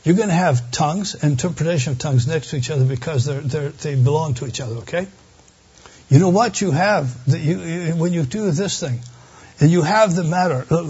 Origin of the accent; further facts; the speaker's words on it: Scotland, United Kingdom; Well, being Scottish, I'd pay for a motel room.